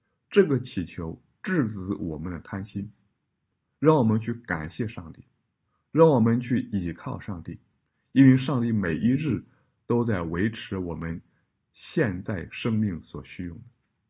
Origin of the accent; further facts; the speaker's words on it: China; 现在尤其我们中国人生活最大的特点是什么？不满足